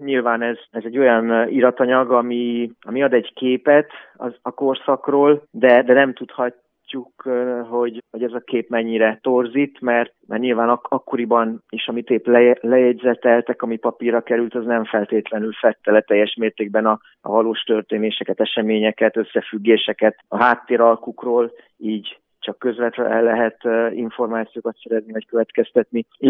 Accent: Balatonalmádi, Veszprém County, Hungary; hogy ide születhettem a Balaton partjára, pontosan Balatonalmádiba, és akkor így emiatt itt töltöttem a gyermekkoromat

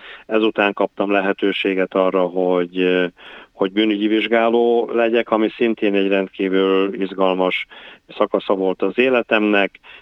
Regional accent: Miskolc, Borsod-Abaúj-Zemplén, Hungary; hiszen miskolci vagyok, lokálpatrióta vagyok

